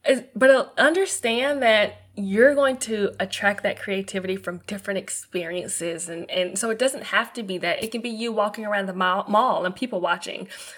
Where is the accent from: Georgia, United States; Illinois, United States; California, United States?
Georgia, United States; Atlanta; And I think it's because I came from Atlanta and the lingo was there